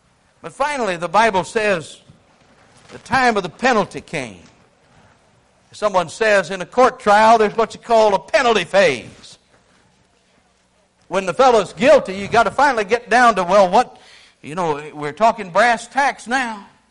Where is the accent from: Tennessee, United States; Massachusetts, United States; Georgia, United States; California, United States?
Tennessee, United States; Nashville; And I came from Nashville, Tennessee, and believe me, I've seen the results of tornadoes here lately.